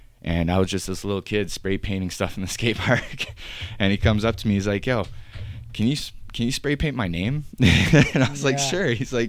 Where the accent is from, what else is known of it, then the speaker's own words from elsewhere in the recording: Edmonton, Alberta, Canada; Like, I was born in the Grey Nuns Hospital in Millwoods. I lived in Northside, like, Montrose area, Belvedere area. Went from there to St. Albert for time being.